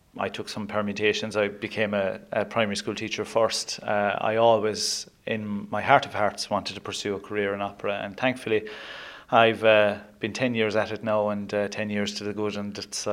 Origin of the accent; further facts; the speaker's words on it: Munster, Ireland; I'm originally from Carrick-on-Avon in County Kerry